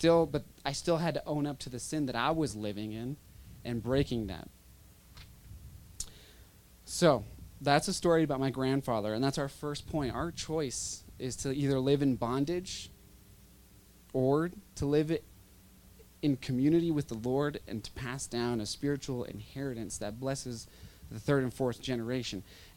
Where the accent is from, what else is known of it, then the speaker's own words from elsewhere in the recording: United States; I was growing up in the United States full of shame.